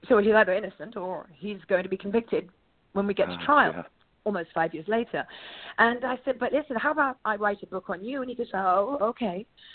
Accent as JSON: {"language": "English", "region": "England", "country": "United Kingdom", "said": "he knows I'm English."}